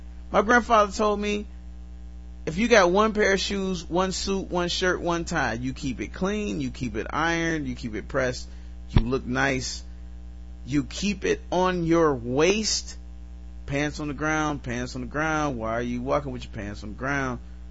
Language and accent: English; Detroit, Michigan, United States; I'm not one of the people that say I'm from Detroit. And then, you know, after you talk to me, you find out I'm from like Muskegon or some shit like that. It's not like that. I am actually from Detroit